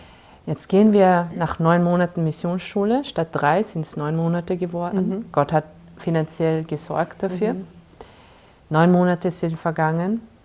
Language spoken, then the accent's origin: German; Vienna, Austria; born there; Ich habe Wien nur gesehen als mein Geburtsort.